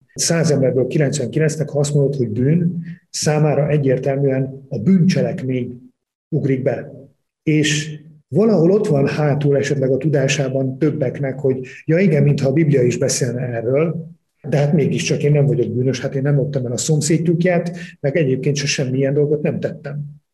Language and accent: Hungarian; Simonyifalva, Arad County, Romania; also born or lived in Fazekasvarsánd; Parciumi vagyok, Körösök vidékéről származom, illetve ott születtem, meg ott töltöttem a gyerekkoromat, illetve a ifjúkoromat. Arad mellett először Simonyi falván, majd később Fazekasvarsándon volt lelkész az édesapám